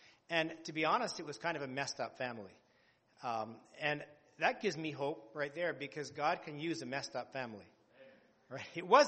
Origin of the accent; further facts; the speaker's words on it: Canada; Being Canadian, I have to start with an apology, right?